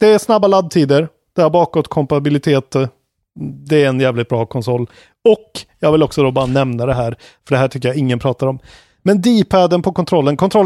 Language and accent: Swedish; Sweden; vi är svenskar, det här är våran liksom